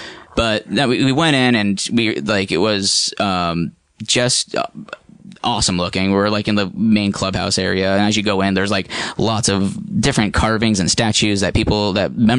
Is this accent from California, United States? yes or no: yes; California, United States; I'm from the Bay Area, so like I've gone up to that area a lot